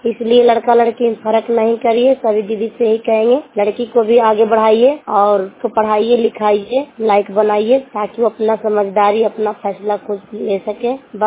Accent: Harnaut, Bihar, India; मैं हरनौत ब्लॉक चेड़ा गांव के रहने वाले हूँ, जिला नालंदा।

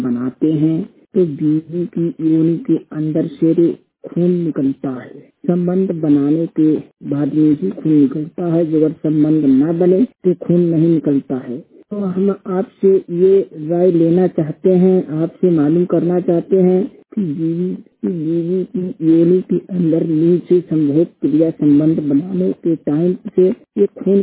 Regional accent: Hardoi, Uttar Pradesh, India; 100% blind है, जिला हरदोई उत्तर प्रदेश के निवासी हैं।

